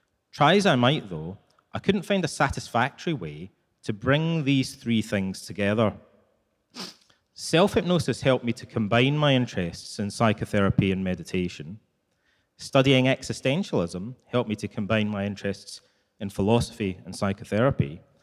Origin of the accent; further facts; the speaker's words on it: United Kingdom; And being British, I had to really resist the urge to give a sarcastic response.